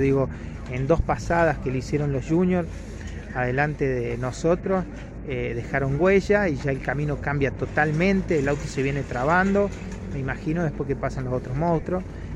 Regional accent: Chamical, La Rioja, Argentina; Se armó en Chamical, yo soy de Chamical, no de La Rioja capital, de acá a 140 kilómetros.

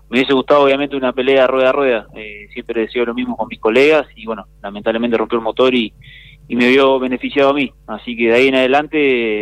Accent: Arrecifes, Buenos Aires Province, Argentina; soy de Arrecife, es una rica historia que tiene el automovilismo

